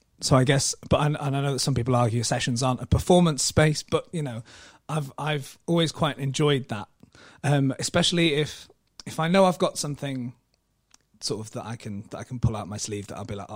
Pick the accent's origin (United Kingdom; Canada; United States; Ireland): United Kingdom; England; So I grew up in the Peak District, not far from Sheffield